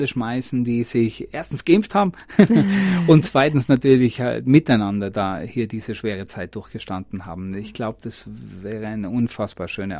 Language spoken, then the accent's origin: German; South Tyrol, Italy; accent: South Tyrolean; moved away; Ich bin auch froh, dass ich mit den 21 Jahren jetzt im Ausland nicht meinen Südtiroler Dialekt verloren habe, dass ich immer noch mehr einbilde, akzentfrei Dialekt